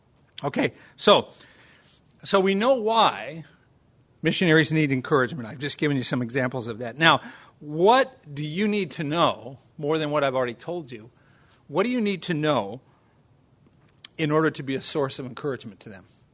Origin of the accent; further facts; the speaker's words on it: California, United States; You can tell I'm from California, right? Southern California dudes